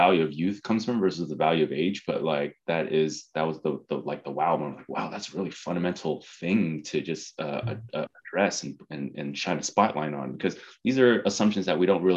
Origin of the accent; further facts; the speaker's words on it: California, United States; I grew up in California and, child of Vietnamese refugees.